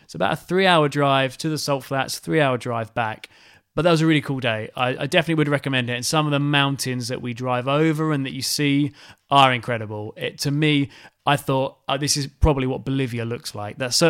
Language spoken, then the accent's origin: English; United Kingdom; I'm very British where we'd like complain under our breath but we wouldn't say anything.